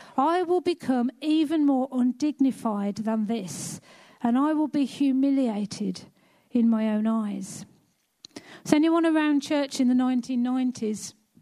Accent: United Kingdom; that doesn't get us off the hook just because we're British.

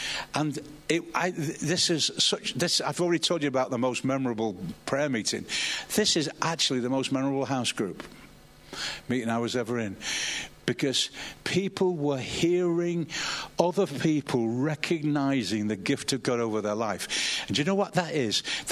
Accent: England, United Kingdom; Because we're English, aren't we?

